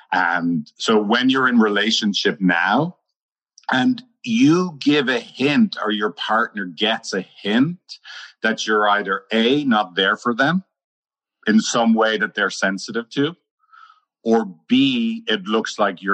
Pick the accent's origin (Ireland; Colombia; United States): Ireland; I'm Irish. I'll try not to curse.